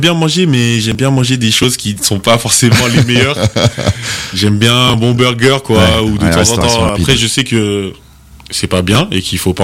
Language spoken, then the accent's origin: French; Martinique; oui non, moi je suis pur martiniquais, hein. Mes parents ils sont là-bas, ils sont nés là-bas, je suis né là-bas, j'ai grandi là-bas.